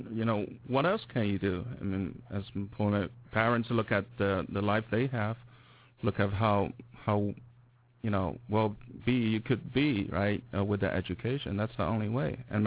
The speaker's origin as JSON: {"language": "English", "region": "Southwest China", "country": "China", "tie": "born or raised there", "said": "Southwest. So if you look at North Carolina, it's more like Beijing. My hometown would be something like Phoenix, Arizona."}